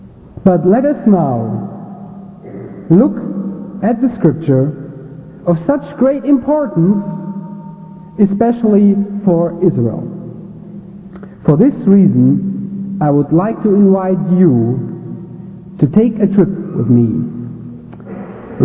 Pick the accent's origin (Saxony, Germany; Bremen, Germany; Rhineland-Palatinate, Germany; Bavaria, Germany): Rhineland-Palatinate, Germany; Frankenthal; my hometown ecclesia of Frankenthal near Mannheim.